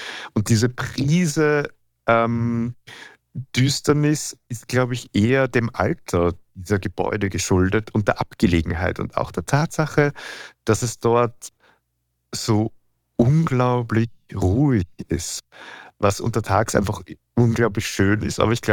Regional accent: Vienna, Austria; in der Nähe von meiner Heimatstadt Wien, ein besonders großes.

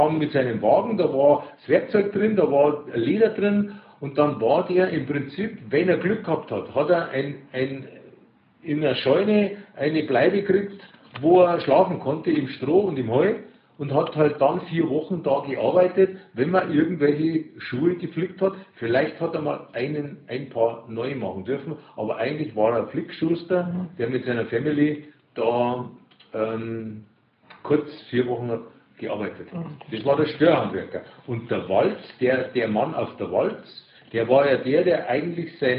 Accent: Holzkirchen, Bavaria, Germany; für mich war diese Flucht aber deswegen so wichtig, weil ich dann meine Heimat beschreiben konnte. Ich habe dann in Holzkirchen begonnen

